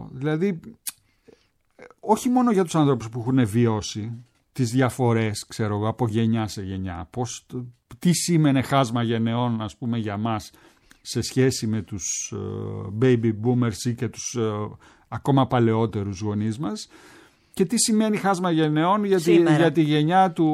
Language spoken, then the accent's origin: Greek; Athens, Attica, Greece; also born or lived in Crete; Φυσικά ούτε ως υπηρώτης, επειδή η θετή μου γονείς ήταν υπηρωτικής καταγωγής, και φυσικά ούτε ως Αθηναίος γενικός, επειδή έζησα όλη μου τη ζωή στην Αθήνα. Προσδιορίζομαι ως Κυψελιώτης.